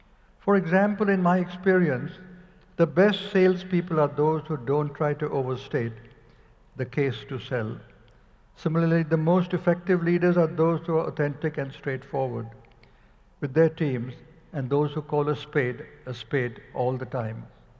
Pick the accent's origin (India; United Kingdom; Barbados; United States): India; I was born in India, which is where I did my schooling, but I went to Stanford for my higher education.